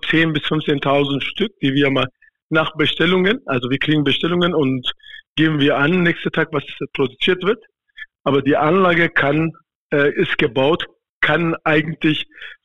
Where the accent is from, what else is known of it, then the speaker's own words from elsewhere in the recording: Eastern Turkey, Turkey; German is a second language; Ich komme auch in der Türkei, in Osttürkei. Ich bin eine Kurde, die mal von Osttürkei kommt. Dort, wo ich komme, ist eine Gebirge, richtig schön Naturland.